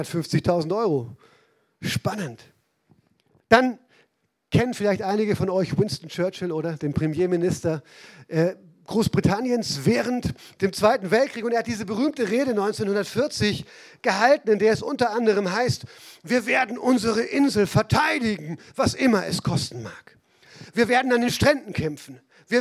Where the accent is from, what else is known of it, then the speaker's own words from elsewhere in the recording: Baden-Württemberg, Germany; Und als Badener wissen wir alle, wer das ist.